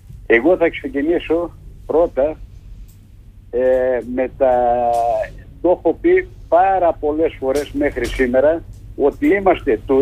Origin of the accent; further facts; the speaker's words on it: Macedonia, Greece; εμείς ως Μακεδόνες λατρεύουμε την Κρήτη και τους κρητικούς.